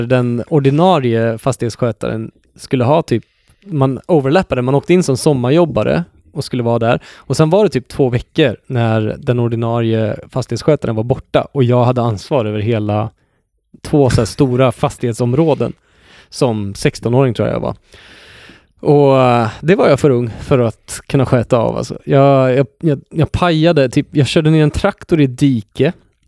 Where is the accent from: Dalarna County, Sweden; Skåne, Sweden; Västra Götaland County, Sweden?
Västra Götaland County, Sweden; Vänersborg; Det var ju där jag växte upp, den lilla delen av Vänersborg.